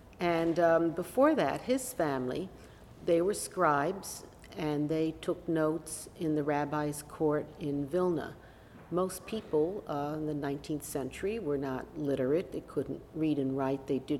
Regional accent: Miami Beach, Florida, United States; born there; I was born in Miami Beach, Florida, December 4th, 1945, as the war was ending.

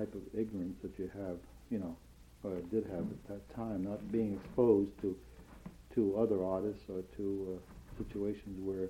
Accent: Maine, United States; living in Maine, I come from Maine and was born and raised in Maine

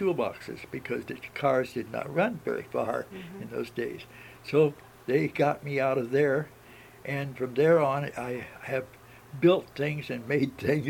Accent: Huntington Beach, California, United States; I was born in Long Beach, and then I was moved down to Huntington Beach, along the coast

